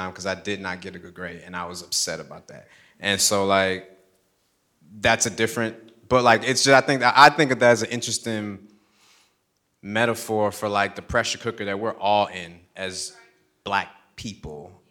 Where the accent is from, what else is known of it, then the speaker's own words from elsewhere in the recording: Chicago, Illinois, United States; I'm from Chicago, and so like, I try and connect with that truth of the young men I saw growing up.